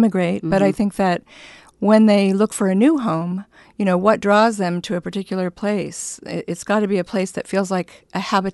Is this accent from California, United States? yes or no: yes; California, United States; I was raised in Northern California.